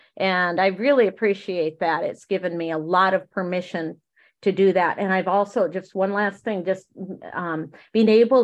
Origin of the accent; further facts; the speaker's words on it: Pepin, Wisconsin, United States; that would be … I am from Pepin, Wisconsin